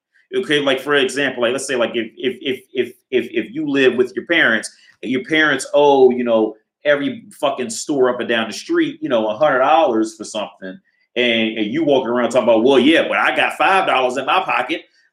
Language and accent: English; United States; I'm from America. So these are the banks in Ohio specifically.